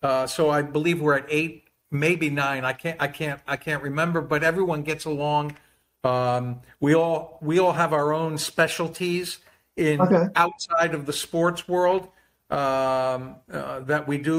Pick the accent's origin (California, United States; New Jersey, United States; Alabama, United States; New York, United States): New Jersey, United States; I'm from New Jersey, so I grew up loving sports all my life.